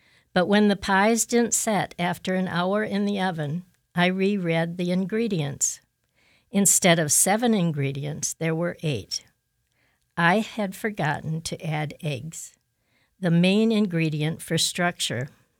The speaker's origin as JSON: {"language": "English", "town": "Washington Island", "region": "Wisconsin", "country": "United States", "tie": "born or raised there", "said": "One of the highlights of my hometown, Washington Island, Wisconsin, is the Trinity Lutheran Church Ladies' Harvest Dinner."}